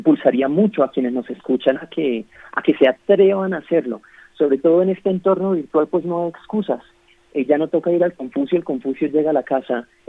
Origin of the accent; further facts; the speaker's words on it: Colombia; habiendo estudiado en China es que me he vuelto una persona más tolerante, una persona más flexible, y pues como colombiano